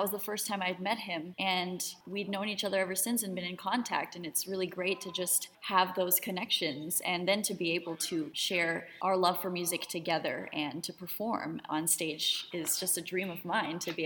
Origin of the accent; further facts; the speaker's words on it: Cleveland, Ohio, United States; I grew up. I was born and raised in Cleveland.